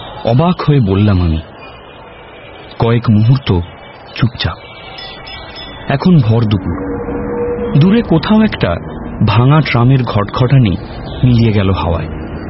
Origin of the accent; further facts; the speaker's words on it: Haral, West Bengal, India; আমার বাড়ি গ্রামে, ঠাকুরতলা, গ্রামের নাম হরাল। হাওড়া বর্ধমান মেন লাইনের বঞ্চি স্টেশন থেকে বাসে কিংবা অটোয় ওই মিনিট বিশেক।